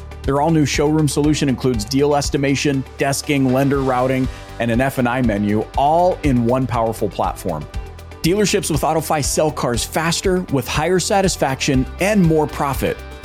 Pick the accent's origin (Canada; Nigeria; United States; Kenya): Canada; also born or lived in Philippines; I am so grateful that I grew up in Canada, but that I also got to live in the Philippines.